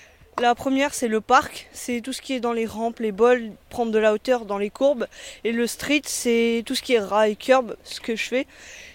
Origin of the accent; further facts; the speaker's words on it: Dunkirk, Hauts-de-France, France; moi je suis pas d'ici, je suis de Dunkerque.